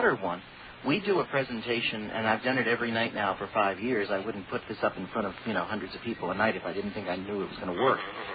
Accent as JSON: {"language": "English", "town": "Boston", "region": "Massachusetts", "country": "United States", "moved": "yes", "said": "being a earthquake-conscious Californian now, Sam, I'm from Boston, where we don't really get earthquakes. We get blizzards"}